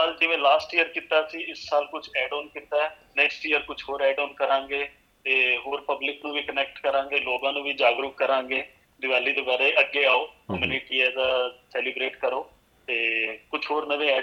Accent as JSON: {"language": "Punjabi", "town": "Yamunanagar", "region": "Haryana", "country": "India", "said": "India ਤੋਂ ਮੈਂ ਹੈਗਾ ਜੀ, ਇੰਡੀਆ ਵਿੱਚ ਪੈਂਦੇ ਹਰਿਆਣਾ ਇੱਕ ਜਗ੍ਹਾ, ਹਰਿਆਣੇ ਦੇ ਵਿੱਚ ਇੱਕ ਡਿਸਟ੍ਰਿਕਟ ਹੈਗੀ ਯਮੁਨਾਨਗਰ ਜਗਾਦਰੀ, ਤੇ ਮੈਂ ਯਮੁਨਾਨਗਰ ਦਾ ਰਹਿਣ ਵਾਲਾ"}